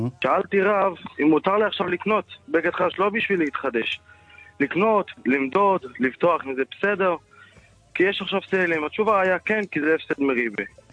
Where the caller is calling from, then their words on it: Haifa, Haifa District, Israel; אני מחיפה.